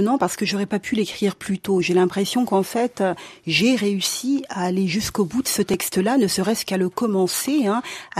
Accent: Orléans, Centre-Val de Loire, France; born there; Avant, on disait tout simplement martiniquaise, négropolitaine, puisque … Je suis née en France métropolitaine, à Orléans.

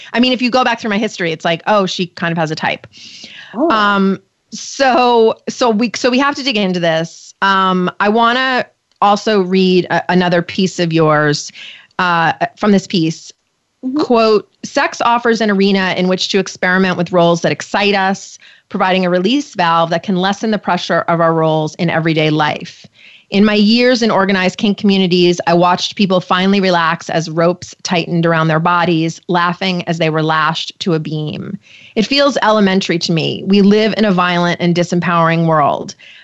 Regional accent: New York, United States; I grew up in New York, so you might say, well, yeah, I mean, if you grew up on Long Island, you just met only Jewish people. But I actually grew up in an all-white Christian town with no Jewish people.

